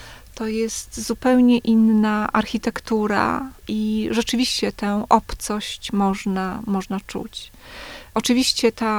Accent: Gołdap, Warmian-Masurian Voivodeship, Poland; Tak, urodziłam się w Gołdapi i bardzo długo tam mieszkałam. Dopiero na studia poszłam do Warszawy, ale też po studiach znowu tam mieszkałam przez 3 lata. Cała moja rodzina tam mieszka, rodzice, troje rodzeństwa z rodzinami, tylko ja jestem z dala.

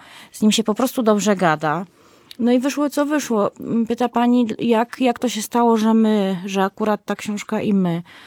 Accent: Podlaskie Voivodeship, Poland; I tak jako podlasianka po mieczu, ja się wychowałam w dużym stopniu na Podlasiu

